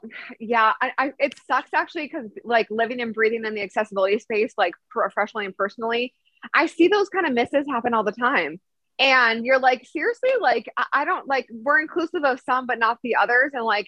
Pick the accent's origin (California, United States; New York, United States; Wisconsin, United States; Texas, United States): Wisconsin, United States; I'm a girl from Wisconsin. So of course I grew up loving all sports and I really know my football.